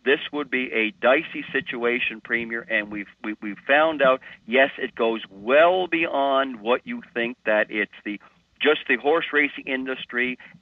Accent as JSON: {"language": "English", "region": "Nova Scotia", "country": "Canada", "tie": "born or raised there", "said": "I grew up in Nova Scotia, so what happened with the steel mills and the coal mines"}